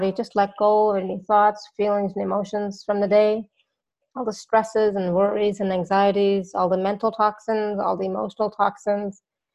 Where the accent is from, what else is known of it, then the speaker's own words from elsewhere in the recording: Canada; also born or lived in United States; I'm Canadian, so I already have my Thanksgiving in October. But I'm also an honorary American. I have family there and I used to live in the U.S. for 2 years. So I consider that my second home.